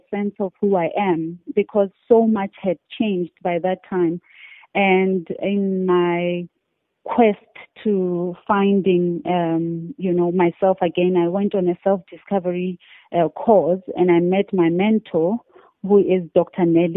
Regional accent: Rasikororo, Limpopo, South Africa; English is a second language; Yeah, so I was born there and I was raised there, but I eventually went to boarding school at the age of 11, 12 in Polokwane. And yeah, in Mokopane, then I went and furthered my studies in Emalahleni, and that's how I'm more a Mpumalanga girl now

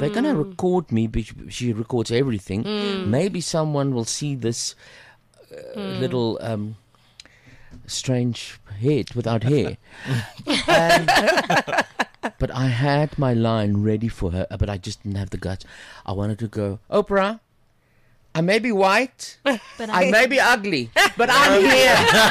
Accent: South Africa; I knew she was waiting because she knew there was someone from South Africa. And I was too shy to say a thing.

